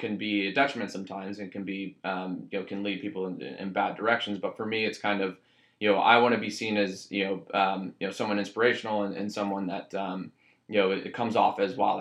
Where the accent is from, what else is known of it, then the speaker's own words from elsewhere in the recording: Missouri, United States; I was from Missouri, didn't have much exposure to that kind of high finance